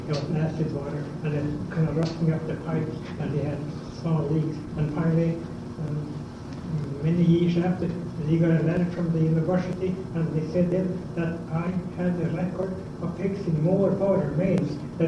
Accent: Edmonton, Alberta, Canada; I come from Edmonton in 1929, and I come up here and just for looking around

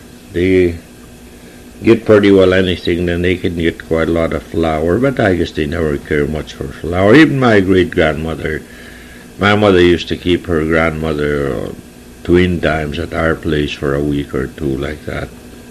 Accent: Wabasca, Alberta, Canada; also born or lived in Chipoyan Lake; now in Calling Lake, Canada; I was raised in Wabasca. I born in Chipoyan Lake. But my real home now is in Calling Lake. I live behind the school less than half a mile.

